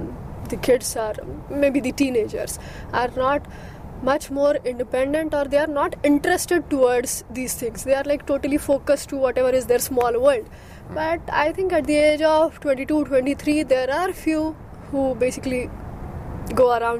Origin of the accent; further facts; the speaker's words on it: Pune, Maharashtra, India; English is a second language; I came from India.